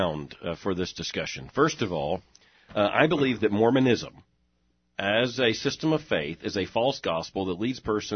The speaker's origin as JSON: {"language": "English", "country": "United States", "said": "As an American, I have the right, and as a Christian theologian, I have the responsibility"}